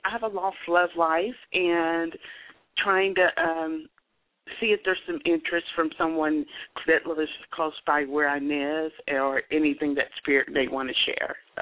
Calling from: Columbus, Ohio, United States; I'm from Columbus, Ohio, in the States.

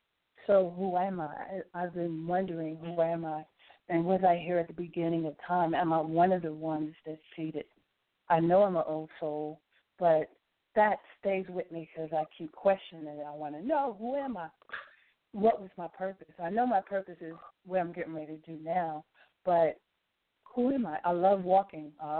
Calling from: New Jersey, United States; I'm calling from Jersey, even though, well, I'm in Jersey currently, put it that way.

